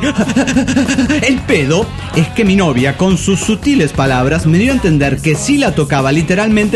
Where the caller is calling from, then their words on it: La Paz, Bolivia; de La Paz, Bolivia.